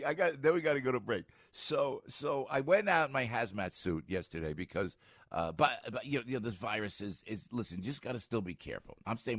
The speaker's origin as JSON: {"language": "English", "country": "United States", "said": "You know what I really am? I'm an American. I come from the Italian. I come from the Italian roots, but I am an American."}